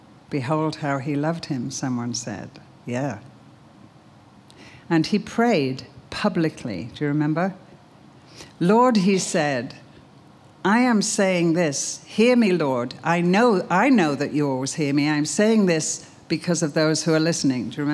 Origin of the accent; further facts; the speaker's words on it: United Kingdom; Being British, I have struggled much with people's right to know everything here.